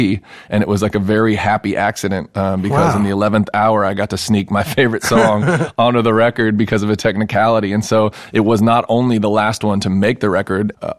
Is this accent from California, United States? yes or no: yes; Los Angeles, California, United States; the coolest time that that's happened was when I got to go back and play my hometown. A couple months back, we played the Hollywood Bowl.